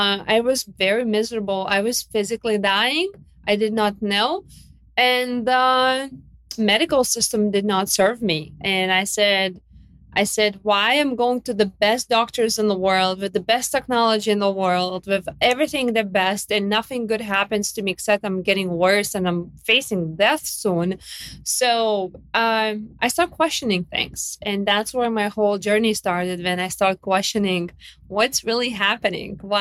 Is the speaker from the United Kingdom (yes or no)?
no; Lithuania; English is a second language; And I am from Lithuania. I was born and raised in Lithuania. I was born actually under Soviet Union